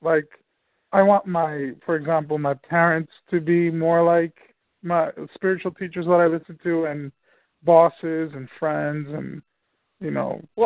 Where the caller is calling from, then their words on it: New Jersey, United States; from New Jersey.